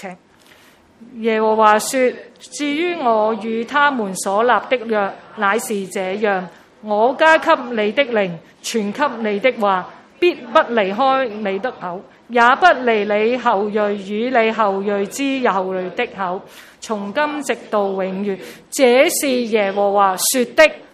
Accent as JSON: {"language": "Chinese", "town": "Chaozhou", "region": "Guangdong", "country": "China", "said": "我本身是潮州人"}